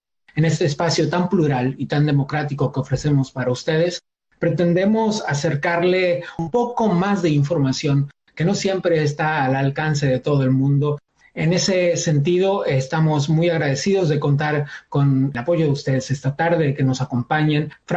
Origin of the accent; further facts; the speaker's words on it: Argentina; born there; Nací en Argentina, aunque ya he vivido en algunas otras partes del mundo, pero el chiste es que nací en este país